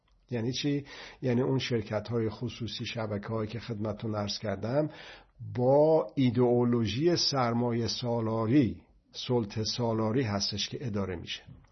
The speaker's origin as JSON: {"language": "Persian", "country": "Iran", "said": "حالا در مورد ما که ایرانی هستیم"}